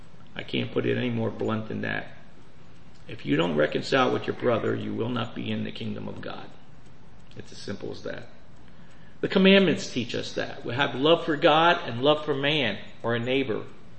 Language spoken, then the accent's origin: English; Harrisburg, Pennsylvania, United States; When I grew up in Harrisburg, I said, a dentist with no teeth.